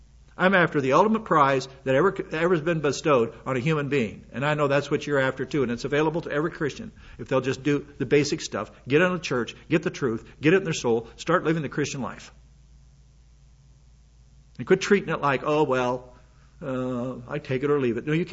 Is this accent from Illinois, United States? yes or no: no; South Dakota, United States; I'm not a native Oklahoman. I feel like one, but I'm not. I'm from South Dakota.